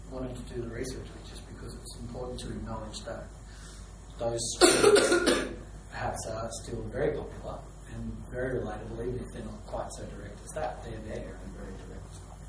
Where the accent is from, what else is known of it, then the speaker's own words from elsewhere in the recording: Sydney, New South Wales, Australia; I grew up in Western Sydney